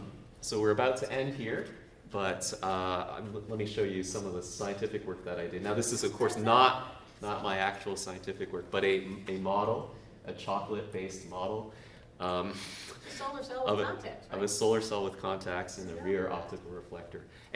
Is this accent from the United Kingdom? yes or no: no; Canada; And growing up in Canada, I consider myself Canadian